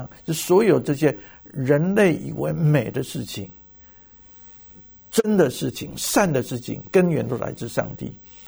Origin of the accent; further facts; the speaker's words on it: Taiwan; 像我从小在台湾长大啊